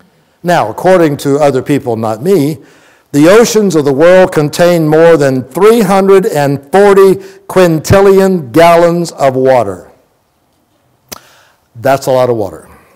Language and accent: English; Florida, United States; When I was growing up in Florida, I heard stories about how that one day Florida is going to sink into the ocean